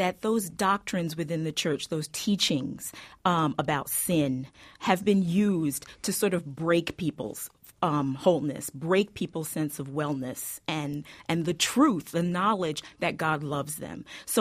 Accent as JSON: {"language": "English", "town": "Camden", "region": "New Jersey", "country": "United States", "tie": "born or raised there", "said": "I grew up in Camden, New Jersey. And for anybody that knows anything about Camden, that is one of those environments where low expectations are the order of the day."}